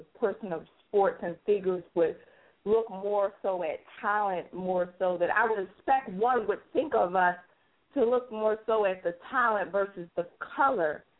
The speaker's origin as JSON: {"language": "English", "town": "Philadelphia", "region": "Pennsylvania", "country": "United States", "said": "I'm from Philadelphia."}